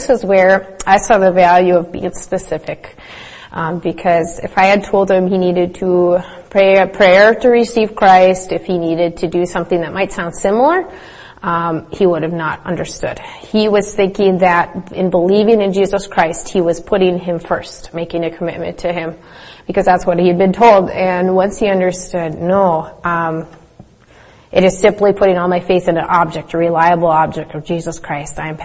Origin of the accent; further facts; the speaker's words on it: Grand Rapids, Minnesota, United States; hey, I'm from Grand Rapids. Well, he's holding this little trinket that says Grand Rapids, Minnesota